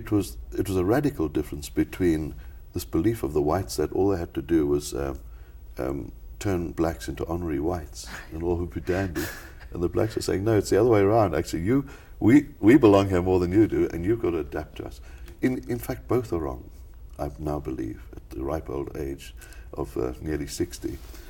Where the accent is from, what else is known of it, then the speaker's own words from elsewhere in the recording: South Africa; And we grew up in the Xhosa area. And in a sense, I was more at home in that than in Afrikaans or English, because I was the only white kid for miles around